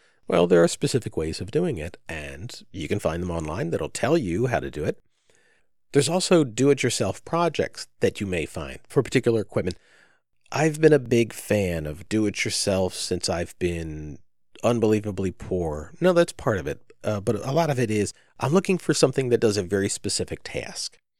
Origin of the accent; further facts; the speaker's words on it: New York, United States; Now, I'm a transplant from Central New York, and New York generally meant that winter, a very large percentage of winter days were overcast all the time.